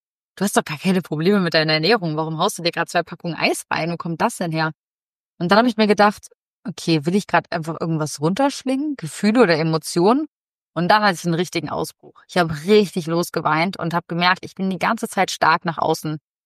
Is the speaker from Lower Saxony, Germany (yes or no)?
no; Cologne, North Rhine-Westphalia, Germany; born there; bin nach Köln gezogen, wieder zurück zu meinem Geburtsort